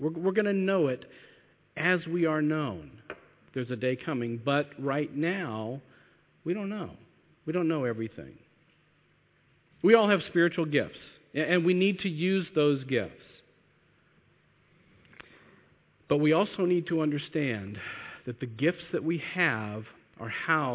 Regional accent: Texas, United States; I grew up in Texas, and you know, in the summertime, it's really hot.

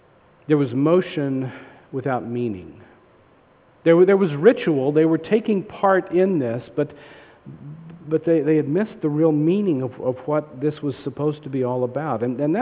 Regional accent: the South, United States; I'm from the South and everybody's last name is Bob in the South

